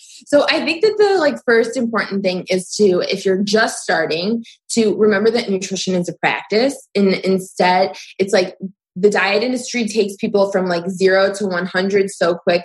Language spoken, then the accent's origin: English; Cleveland, Ohio, United States; Like I always compare it to someone like LeBron James, obviously, since I'm from Cleveland